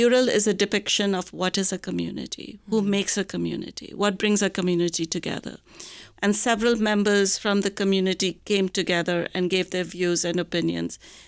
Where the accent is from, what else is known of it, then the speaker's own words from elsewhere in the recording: India; moved away; So growing up in India, before I migrated here